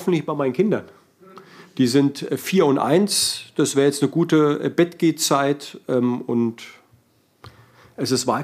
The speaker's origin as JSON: {"language": "German", "town": "Heidelberg", "region": "Baden-Württemberg", "country": "Germany", "tie": "born or raised there", "said": "Ich bin in Heidelberg groß geworden. Ich bin mit GIs, mit amerikanischen Soldaten vor der Haustür groß geworden."}